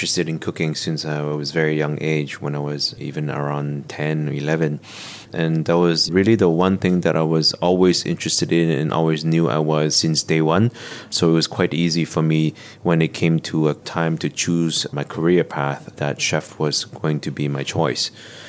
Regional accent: Hong Kong; I was born here in Hong Kong, raised in Chinese family.

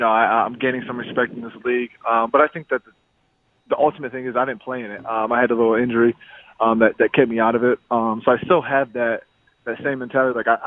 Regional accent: Ohio, United States; now in Buffalo, United States; you know, I'm from Ohio. I went to Iowa, played in Green Bay, and I'm in Buffalo.

